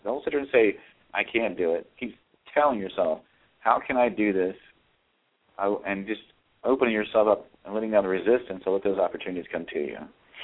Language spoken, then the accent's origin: English; Ohio, United States; I used to live in Ohio. That's where I'm from. I'm originally from Ohio.